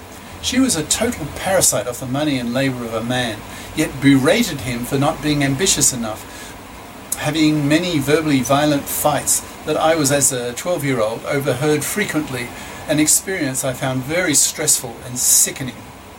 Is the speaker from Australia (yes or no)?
yes; Melbourne, Victoria, Australia; I'm now 70 as I write this, in 2017. So when I was growing up in the Melbourne suburbs in the 50s and 60s